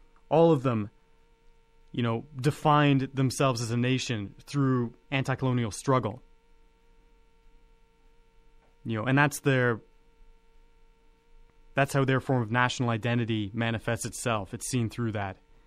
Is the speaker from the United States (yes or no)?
no; Ontario, Canada; what I was taught to believe growing up in the Ontario school system. Because in Canada